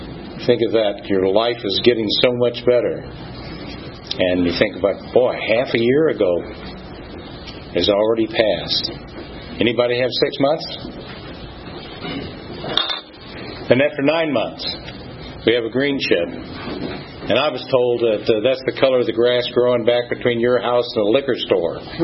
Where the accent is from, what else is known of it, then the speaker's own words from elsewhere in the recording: St. Louis, Missouri, United States; Now, I come from St. Louis, Missouri, home of Budweiser, which is something very delicious for me.